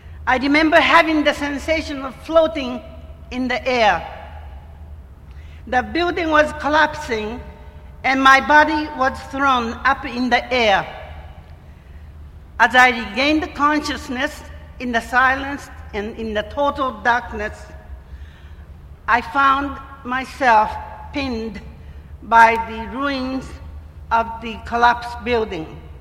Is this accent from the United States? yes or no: no; Hiroshima, Japan; My hometown of Hiroshima was ranked the 10th largest city at that time